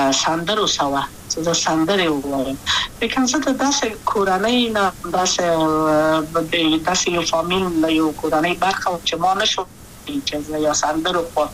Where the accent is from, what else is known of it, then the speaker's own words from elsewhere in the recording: Kabul, Afghanistan; also born or lived in Wardak; د کابل په تختپل سیمه کې یم او لویا شویم کابل کې هم مکتب می دولسم په کابل ښار خیرخانه مینه اهلی سی مریم کې ما آتا دولسم پوری پرځ دا کړو